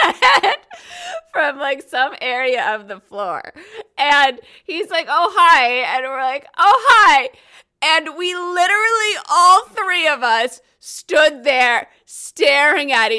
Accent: New Jersey, United States; because I grew up in New Jersey and no one comes there.

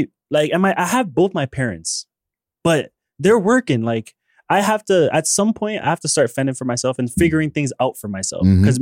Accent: Toronto, Ontario, Canada; that's why I feel it for people from these circumstances who are growing up in Toronto community housing, resulting to making music and doing things like that for money, trapping, whatever it is, because the options were there for real.

